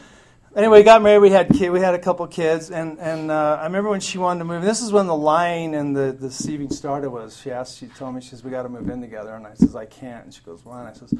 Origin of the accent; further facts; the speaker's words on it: Salt Lake City, Utah, United States; I grew up as a poor white boy on the west side of Salt Lake. And I came from Italian parents.